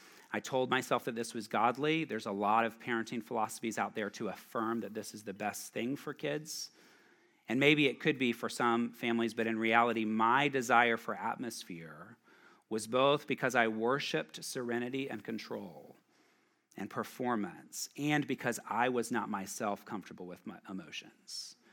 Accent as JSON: {"language": "English", "region": "the South", "country": "United States", "said": "I'm from the South."}